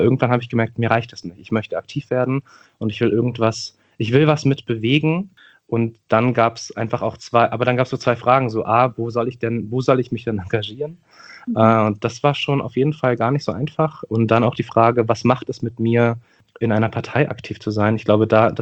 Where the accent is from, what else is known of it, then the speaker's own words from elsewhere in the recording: Berlin, Germany; ich bin 32 Jahre alt, bin geboren und aufgewachsen in Neukölln, einem Stadtteil von Berlin, von dem haben sicherlich viele gehört. Ich lebe auch in Neukölln nach wie vor, ich bin nicht weit gekommen, sage ich immer. Ich bin Halbkoreaner, meine Mama kommt aus Südkorea, mein Vater kommt aus der Eifel